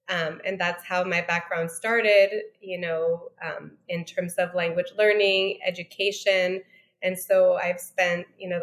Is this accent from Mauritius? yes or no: no; Los Angeles, California, United States; first language Portuguese; English is a second language; my mother is Brazilian and my father is French, and I was born here in Los Angeles. However, neither of my parents spoke English at home, and so I was raised speaking Portuguese and French